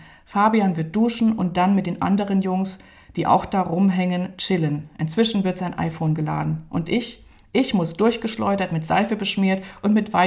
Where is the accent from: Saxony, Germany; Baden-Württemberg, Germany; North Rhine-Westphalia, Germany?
Saxony, Germany; Dresden; die aus meinem Heimatort Dresden kommt, aus der Nähe.